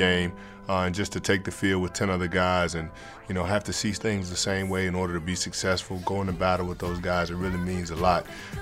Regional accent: Bronx, New York, United States; I can remember growing up in the Bronx, we'd come home from church on Sundays and my dad would turn on the television

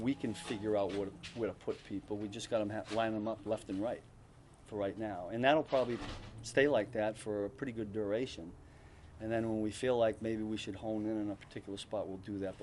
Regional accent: Northeast, United States; I grew up in the Northeast, so there's a lot of Northeast people

